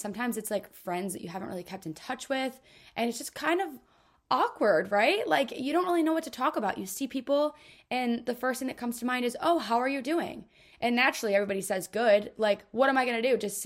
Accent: Painesville, Ohio, United States; But I'm back in my hometown, none other than Northeast Ohio, Lake County, Painesville.

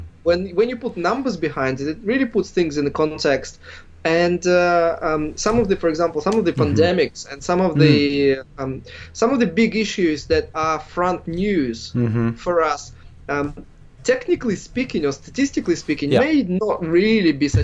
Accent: Australia; moved away; I'm from Australia and I used to swim there all the time.

